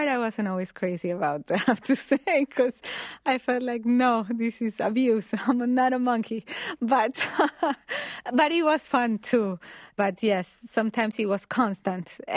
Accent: Venezuela; now in United States; My father is Venezuelan. I'm Venezuelan American. I have both citizenships.

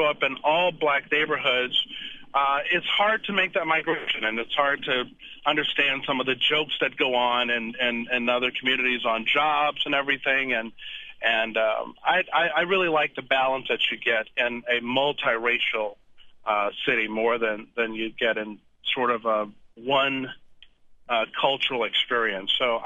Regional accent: Dallas, Texas, United States; I grew up in Dallas, Texas. I went to an all-black elementary school.

